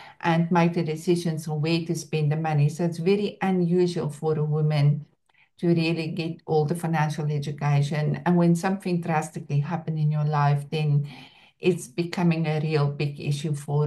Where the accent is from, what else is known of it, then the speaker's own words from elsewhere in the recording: South Africa; Born and bred in South Africa and a true entrepreneur